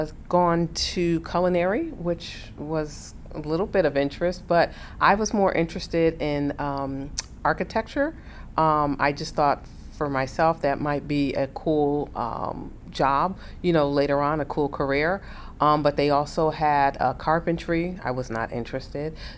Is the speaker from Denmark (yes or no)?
no; Bridgeport, Connecticut, United States; born there; it's actually spelled … And I was born here in Bridgeport, Connecticut.